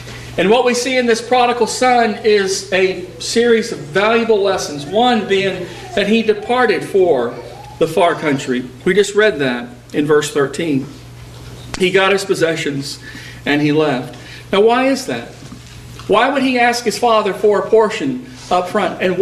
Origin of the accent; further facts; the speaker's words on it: Texas, United States; I grew up in Texas, and I remember, because we grew up in the country, but it was very flat where we lived.